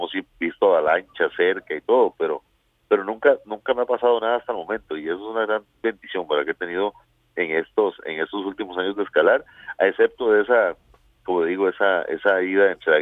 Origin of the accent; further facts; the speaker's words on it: Costa Rica; como costarricense, como parte de un pueblo que represento, estaba muy orgulloso de saber que poder de ser parte de este pueblo